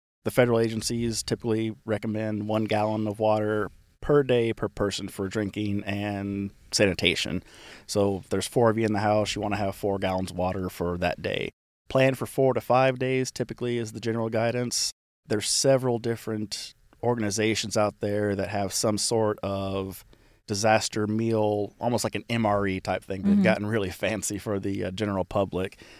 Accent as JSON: {"language": "English", "town": "Danville", "country": "United States", "tie": "born or raised there", "said": "My background, I grew up from around Danville area, born and raised there."}